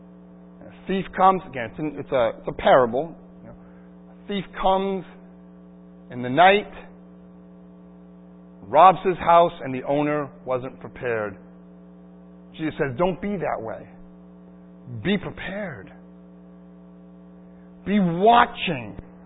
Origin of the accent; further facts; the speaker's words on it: United States; I'm a husband. I'm a father. I'm a pastor. I'm an American.